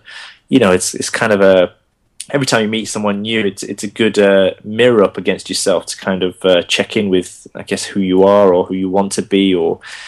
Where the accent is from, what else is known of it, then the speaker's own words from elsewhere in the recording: Bolton, North West England, United Kingdom; born there; first language Gujarati; and they partly grew up in India, where the heritage is from, and then they moved to the UK, and I was born in Bolton, and so my first language was the Indian language of Gujarati, but at school, I was the only brown kid there